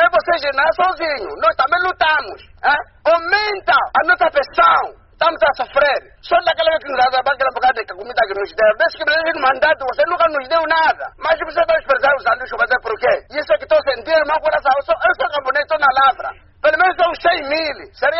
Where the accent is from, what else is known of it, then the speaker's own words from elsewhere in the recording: Moxico, Angola; Sou natural do Mochico, vim parar aqui no Quadro Sul.